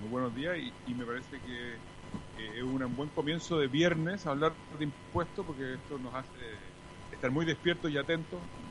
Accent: Chile; hacemos un pésimo negocio como chileno

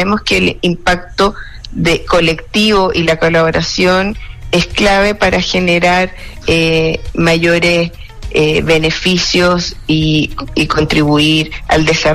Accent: Chile; como chilenos todos, saber la importancia que tiene esta industria para el país

